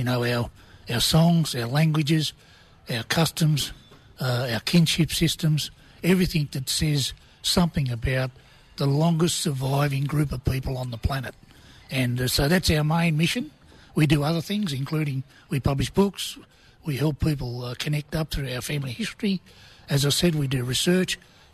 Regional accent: Sydney, New South Wales, Australia; Yeah, I'm a proudly Kamilaroi man from northwestern New South Wales, although I was raised and born and bred in Sydney.

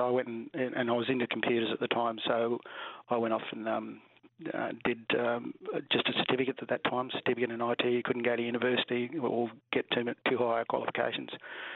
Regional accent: Longreach, Queensland, Australia; born there; I was born in Longreach, yeah.

